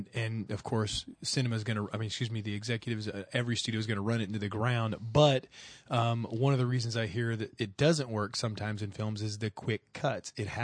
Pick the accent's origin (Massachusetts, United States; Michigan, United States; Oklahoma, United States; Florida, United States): Oklahoma, United States; And number two, I'm from Oklahoma.